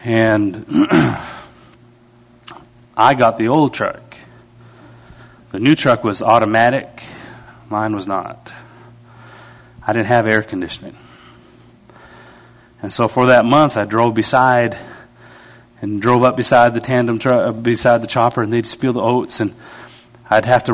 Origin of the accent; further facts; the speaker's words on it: Canada; now in United States; I can't stay past graduation because I'm Canadian. You know, I have to go home.